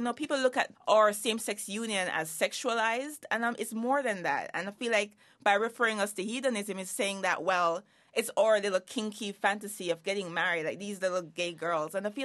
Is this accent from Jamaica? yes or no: yes; Jamaica; But I was like, well, I'm just as worthy as a Jamaican as well. That's my home.